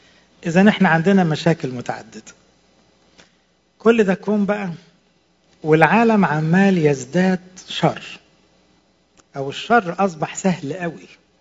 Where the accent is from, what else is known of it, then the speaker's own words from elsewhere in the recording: Egypt; احنا عندنا في مصر